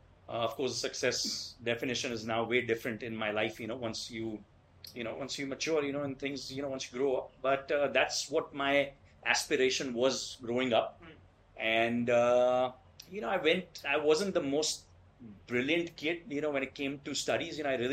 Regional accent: Ahmedabad, Gujarat, India; being a Gujju, you know, growing up in Ahmedabad

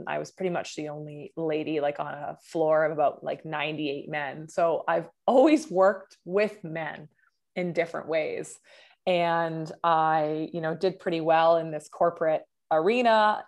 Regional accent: Vancouver, British Columbia, Canada; moved away as an adult; also born or lived in Sydney; I'm from Vancouver, BC, Canada, but I decided to travel overseas to have some fun, and backpack. Turned out I landed in Sydney, Australia

